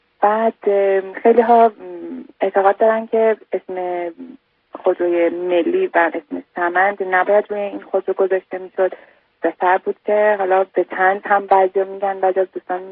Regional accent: Iran; به عنوان یه ایرانی

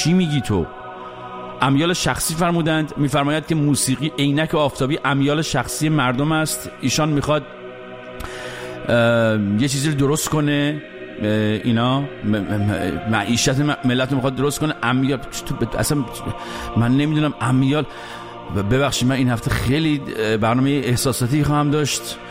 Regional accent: Iran; moved away; خارج از ایران داریم زندگی میکنیم، هیچ حقی هم به عنوان یک ایرانی نداریم

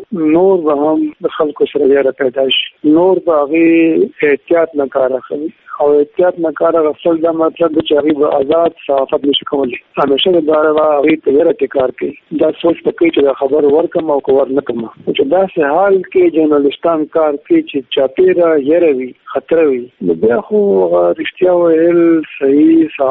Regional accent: Khyber Pakhtunkhwa, Pakistan; پاکستانیان او خاص توګه مونږ په پښتونخوا کې

